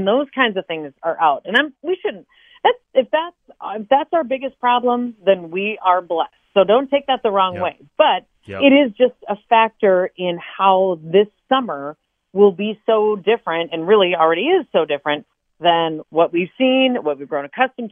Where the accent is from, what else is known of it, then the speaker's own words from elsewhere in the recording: North Dakota, United States; And I grew up in North Dakota